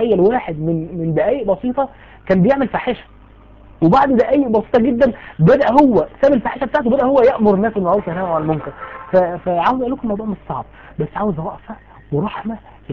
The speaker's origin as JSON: {"language": "Arabic", "town": "Mansoura", "region": "Dakahlia", "country": "Egypt", "said": "انتوا عارفين في عندنا في المنصوره"}